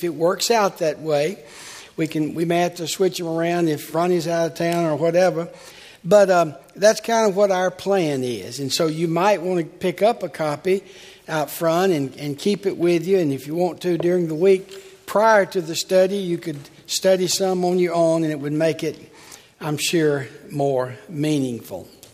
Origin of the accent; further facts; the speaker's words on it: Tallahassee, Florida, United States; I've been teaching this series at Tallahassee, my hometown.